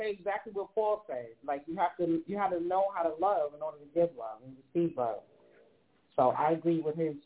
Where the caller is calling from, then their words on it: Texas, United States; also born or lived in Brooklyn; I'm calling from Texas by way of Brooklyn.